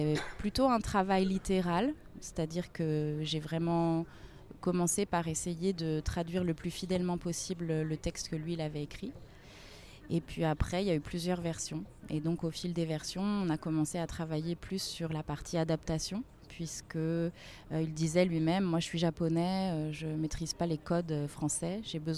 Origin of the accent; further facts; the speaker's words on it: Nantes, Pays de la Loire, France; Moi je suis de Nantes